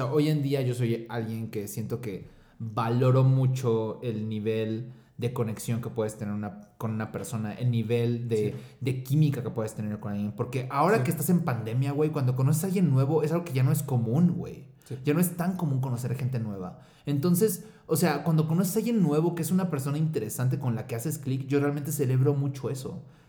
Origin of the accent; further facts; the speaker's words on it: Mexico City, Mexico; also born or lived in Monterrey; yo me fui a Monterrey, siendo de Ciudad de México, y eso como que representó algo fuerte en mi vida